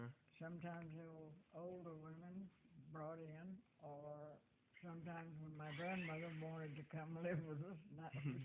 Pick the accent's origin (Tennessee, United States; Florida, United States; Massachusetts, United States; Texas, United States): Tennessee, United States; Nashville; And this was, I grew up in Nashville, Tennessee.